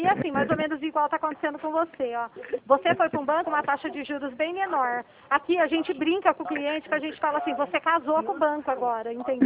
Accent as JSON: {"language": "Portuguese", "town": "Dracena", "region": "São Paulo", "country": "Brazil", "said": "Eu sou do estado de São Paulo, tá? Eu sou de uma cidade que chama Dracena"}